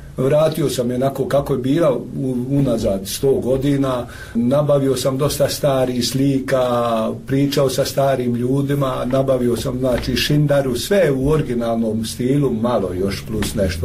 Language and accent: Croatian; Croatia; Slušajte, ja sam Hrvat.